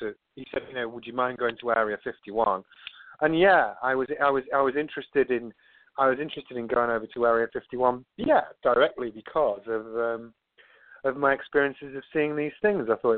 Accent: England, United Kingdom; he asked me where I'm from, and I says, oh, I'm from England, all this lot and everything, blah blah blah.

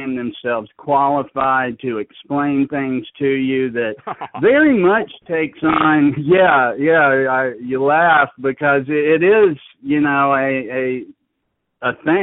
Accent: Nashville, Tennessee, United States; born there; also born or lived in Charlotte / New Orleans / Washington D.C. / Baltimore; now in Central Florida, United States; I was born in Nashville, and I've lived around the Southeast, Charlotte, New Orleans. Lived in the D.C., Baltimore area. At this point in time, I'm in Central Florida

